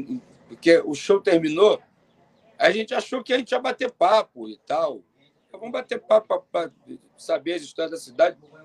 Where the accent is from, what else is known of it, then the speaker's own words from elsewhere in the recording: Rio de Janeiro, Brazil; born there; Verdade. Onde eu nasci.